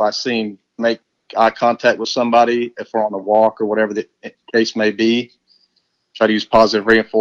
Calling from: Florida, United States; Up in the panhandle around right outside of Tallahassee.

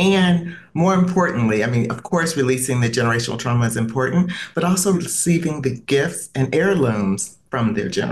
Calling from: San Jose, San José, Costa Rica; I am joining you from San Jose, Costa Rica.

